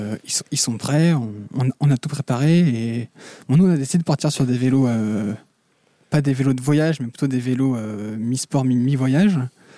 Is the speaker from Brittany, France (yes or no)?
yes; Plabennec, Brittany, France; moi je viens de Plébenec